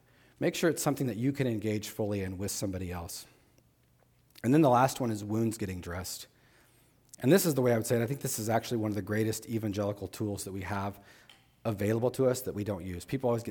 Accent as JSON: {"language": "English", "country": "United States", "said": "And I'm an American. I'm not some guy that's like some hybrid. I mean, I've lived here long enough. This is the culture I was born in."}